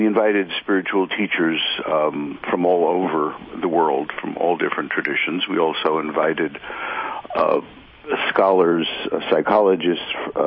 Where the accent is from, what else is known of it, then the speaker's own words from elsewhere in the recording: New York City, New York, United States; I was born Jewish, born and raised in New York City.